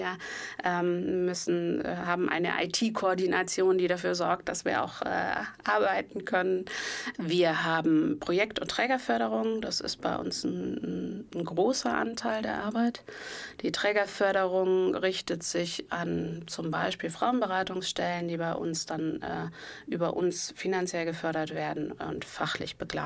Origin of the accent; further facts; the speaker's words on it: Berlin, Germany; now in Münster, Germany; Ich komme ursprünglich aus Berlin und bin jetzt seit 2019 mit mehreren Stationen einmal quer durch Deutschland in Münster gelandet